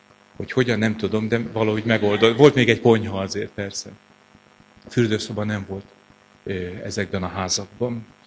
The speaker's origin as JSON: {"language": "Hungarian", "town": "Békéscsaba", "region": "Békés", "country": "Hungary", "tie": "born there", "said": "Nagy családban nőttem föl, néhányan már tudjátok. 11. gyermekként fogadott be édesanyám, akkor még Békés Csabán egy szobás lakásban laktak, ha nyárvégi színem van, de nem roma családba születtem"}